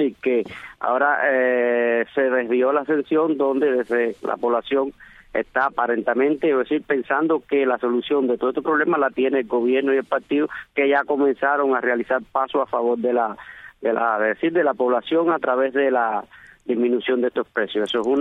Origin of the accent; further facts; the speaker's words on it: Cuba; incluyéndome a mí como ciudadano cubano.